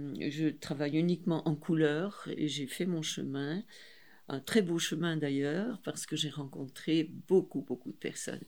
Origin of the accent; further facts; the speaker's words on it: Ferrières, Wallonia, Belgium; born there; je suis née en Belgique, à Ferrières, c'est un village des Ardennes, et je suis née en 1935, un 1er août